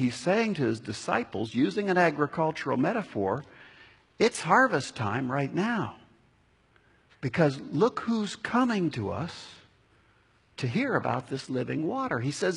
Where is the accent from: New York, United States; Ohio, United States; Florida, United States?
Ohio, United States; Columbus; well, where are you from? I'm from Columbus, Ohio.